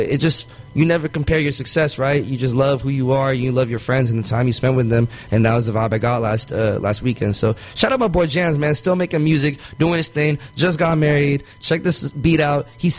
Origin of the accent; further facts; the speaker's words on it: Philippines; also born or lived in United States; And even in like I'm Filipino but also American, like even those type of things.